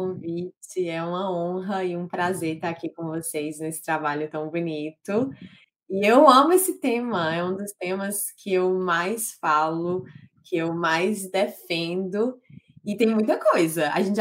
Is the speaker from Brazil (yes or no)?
yes; Northeast Region, Brazil; moved away; porque é a minha terra e eu queria ir sozinha. Queria trabalhar, queria matar saudades. E tava na minha terra, no Nordeste, viajando e trabalhando.